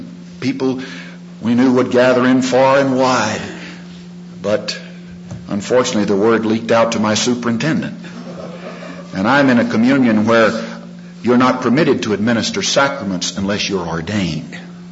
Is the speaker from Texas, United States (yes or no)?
yes; Texas, United States; some of you may have gathered already that I was born and raised in Texas.